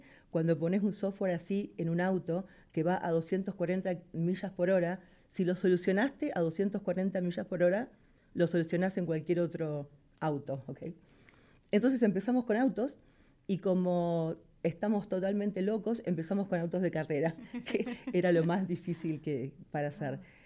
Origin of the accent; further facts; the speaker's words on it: Argentina; Ricardo es también de Argentina, yo soy de Argentina.